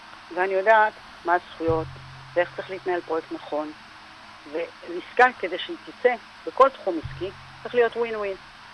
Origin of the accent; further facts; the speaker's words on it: Herzliya, Tel Aviv District, Israel; born there; אני ילידת הרצליה, בעלת דירה ביד התשעה.